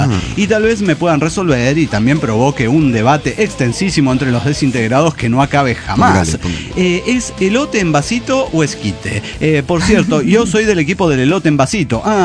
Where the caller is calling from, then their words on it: Golden, Colorado, United States; de Golden, Colorado.